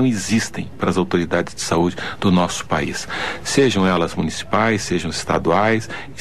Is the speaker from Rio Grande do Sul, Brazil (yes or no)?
yes; Rio Grande do Sul, Brazil; Lá no meu estado, no Rio Grande do Sul, a governadora do estado, a governadora Ieda, está fazendo um programa